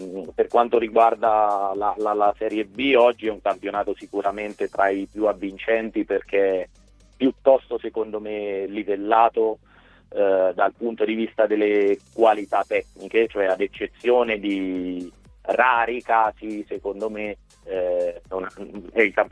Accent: Perugia, Umbria, Italy; essendo perugino ho vissuto esatto

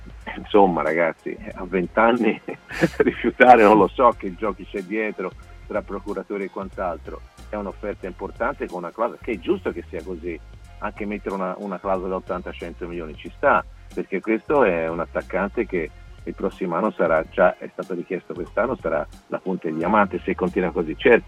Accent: Florence, Tuscany, Italy; No, perché sono di Firenze.

